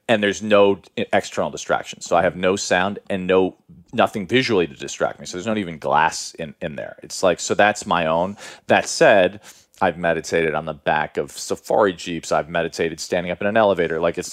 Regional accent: Chicago, Illinois, United States; Because I grew up in Chicago

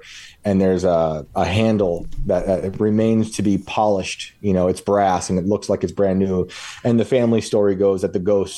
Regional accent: West Point, New York, United States; I grew up in West Point, New York. So I'm a pretty big Civil War nerd, seeing as how West Point gave the war generals on both sides.

